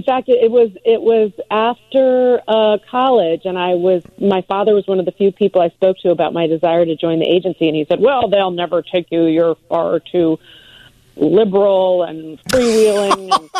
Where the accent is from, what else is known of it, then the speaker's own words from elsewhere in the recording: Washington, District of Columbia, United States; I grew up in Washington, D.C.